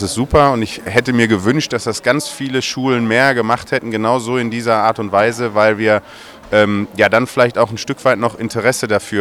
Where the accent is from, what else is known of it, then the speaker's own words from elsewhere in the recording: Gelsenkirchen, North Rhine-Westphalia, Germany; Ich bin in Gelsenkirchen geboren und aufgewachsen. Ich bin 42 Jahre alt